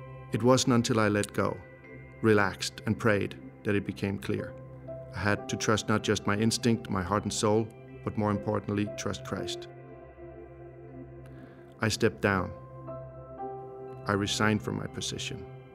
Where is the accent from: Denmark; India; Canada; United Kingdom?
Denmark; English is a second language; I'm 46 years old, and I'm from Denmark.